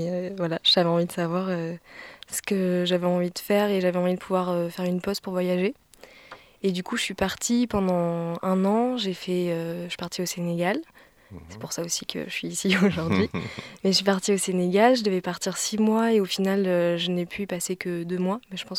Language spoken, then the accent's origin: French; Provence-Alpes-Côte d'Azur, France; moi je suis pas du tout de Montpellier à l'origine. J'ai grandi dans le Vaucluse. Je viens d'un petit village à côté d'Avignon.